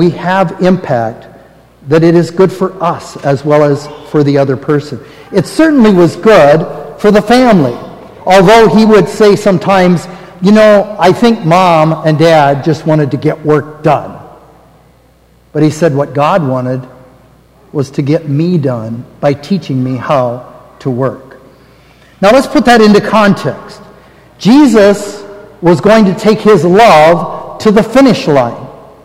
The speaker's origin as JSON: {"language": "English", "region": "Nebraska", "country": "United States", "tie": "born or raised there", "said": "I was born and raised in Nebraska."}